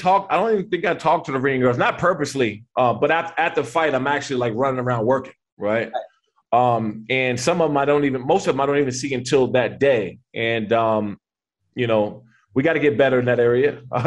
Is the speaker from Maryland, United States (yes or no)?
yes; Maryland, United States; And so I spend a lot of time out there in New York and because I'm from Maryland.